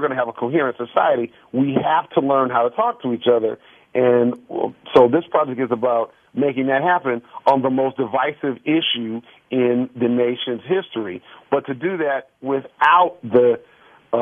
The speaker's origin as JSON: {"language": "English", "town": "Detroit", "region": "Michigan", "country": "United States", "tie": "born or raised there", "said": "I grew up in Detroit at a time of great racial tumult."}